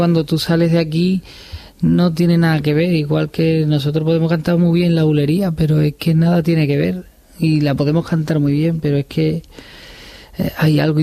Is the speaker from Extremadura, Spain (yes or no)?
yes; Extremadura, Spain; yo me siento a gusto, yo me siento cómodo en mi tierra y reconocido